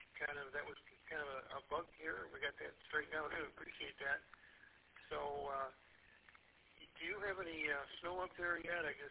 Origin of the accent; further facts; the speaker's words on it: Michigan, United States; of course, I'm from Michigan, I think